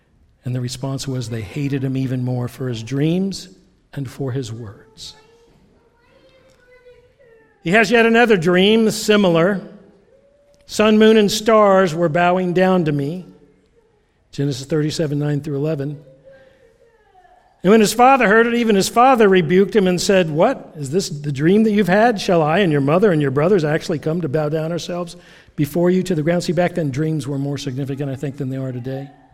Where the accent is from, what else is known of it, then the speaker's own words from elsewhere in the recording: Greenville, South Carolina, United States; just like we say, people from the upstate versus people from the Piedmont. I'm from Greenville. I'm from the upstate.